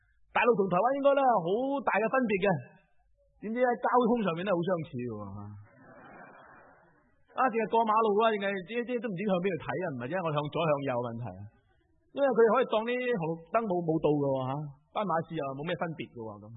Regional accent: Hong Kong; 但是对我们香港人来讲，其实就是我们希望见到的两制

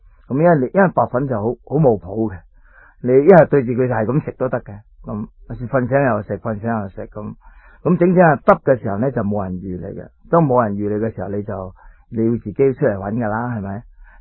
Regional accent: Chaozhou, Guangdong, China; 我九岁嘅时候咧已经离家出走。其实嗰阵时潮州人啦，特别我系潮州人。

